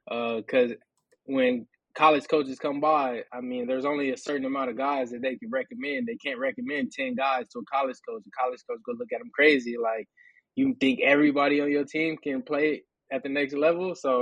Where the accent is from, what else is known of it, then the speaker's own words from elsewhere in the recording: Fresno, California, United States; And then I'm from Fresno, so that's a 3-hour drive to come up here without even talking to anybody.